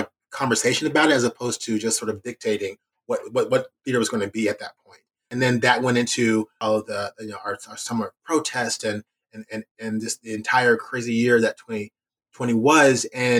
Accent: San Dimas, California, United States; I grew up in San Dimas, California, and my brother and I being the only Black kids at our school, you know.

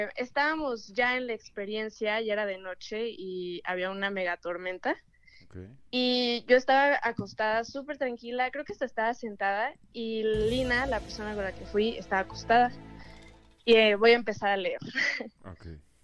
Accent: Toluca, State of Mexico, Mexico; soy de Toluca.

